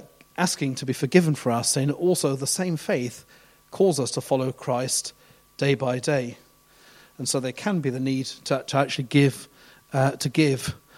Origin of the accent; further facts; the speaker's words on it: England, United Kingdom; born there; I was born in England, of course, or Britain, I should say.